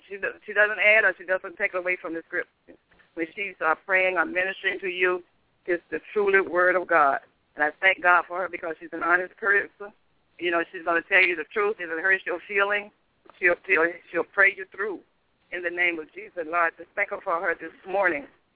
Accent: Pompano Beach, Florida, United States; I'm from Pompano Beach, Florida.

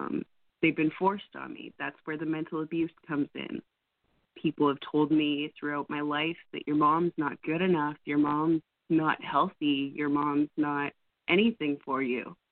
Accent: Canada; I am 27. I come from Canada.

